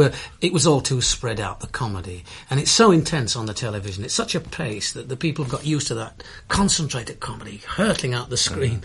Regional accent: United Kingdom; We said, excuse me, I don't know about the common market now, but we said, we're not Europeans. I said, we're British, you see.

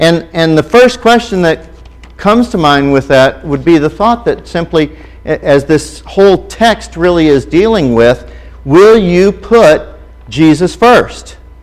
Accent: Ireland; it's got an Irish tune, and I'm Irish.

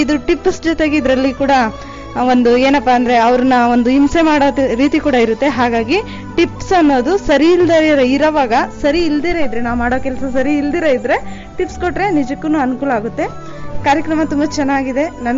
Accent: Handenahalli, Karnataka, India; ನಾನು ಹಂದೇನಹಳ್ಳಿಯಿಂದ ಬಂದಿದ್ದೀನಿ.

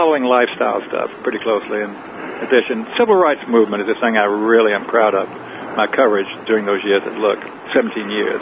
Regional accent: Atlanta, Georgia, United States; I was there in Atlanta when Piedmont Park Swimming Pool, which I used to go to when I was a kid, I was brought up in Atlanta.

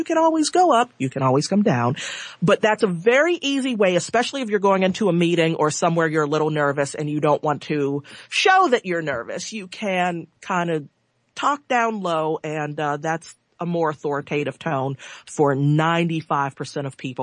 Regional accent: United States; not as anything more than I'm an American living in 2013

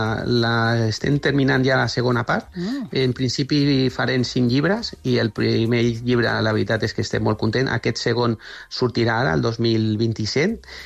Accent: Cornellà de Llobregat, Catalonia, Spain; nosaltres som de Cornellà, de Catalunya

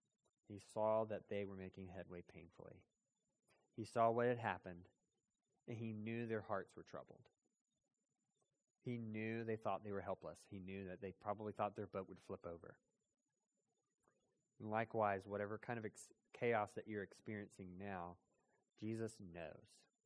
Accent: Savannah, Georgia, United States; I grew up in Savannah my whole life.

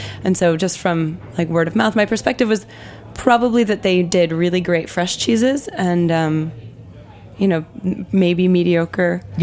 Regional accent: Champaign-Urbana, Illinois, United States; There's a place in actually my hometown, Illinois. It's called Champaign-Urbana, Illinois.

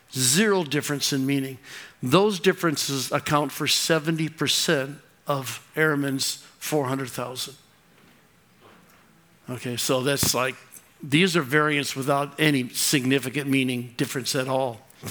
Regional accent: Kentucky, United States; I'm from the Appalachians. Western Kentucky. Kentucky. Yeah, I better say it right.

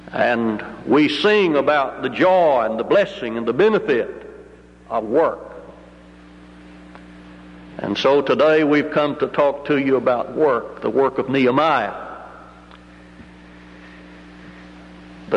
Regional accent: Kentucky, United States; When I was growing up in West Kentucky, we had a mule named Mike, which we used to pull a plow behind which I walked.

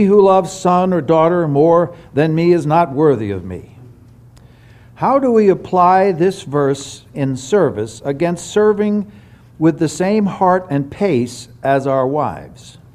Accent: New York City, New York, United States; our dear brother Kit had to go up to New York, my hometown, just to get down here.

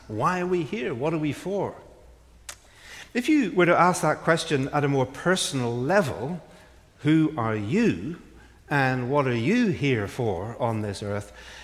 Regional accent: Belfast, Northern Ireland, United Kingdom; now in London, United Kingdom; I actually was born and brought up in Northern Ireland. My home city is Belfast, Northern Ireland, but now I live in London.

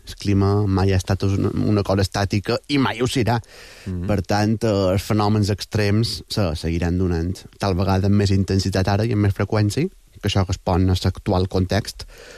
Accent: Sóller, Balearic Islands, Spain; aquí, en el ponent de Mallorca, concretament, va creuar la serra i va deixar unes quantes destrosses en el meu poble, Solla, concretament.

